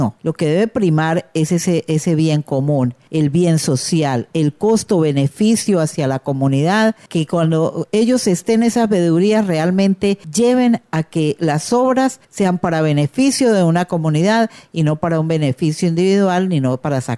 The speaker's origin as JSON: {"language": "Spanish", "region": "Arauca", "country": "Colombia", "said": "tengo muchos conocidos en Arauca, soy de Arauca, he ejercido varios cargos aquí."}